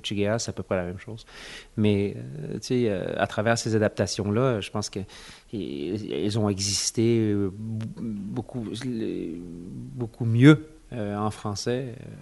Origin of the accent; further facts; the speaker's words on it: France; Je suis anglais et français. Français de naissance, français à l'école, anglais, anglophone totalement ou presque musicalement.